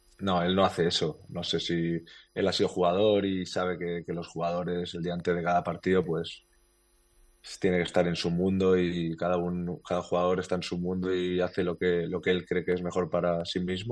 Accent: Spain; También soy español

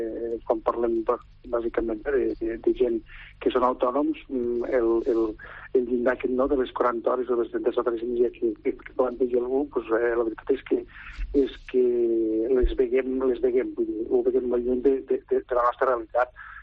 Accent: Juneda, Catalonia, Spain; Nosaltres som de Juneda, que estem ben comunicats

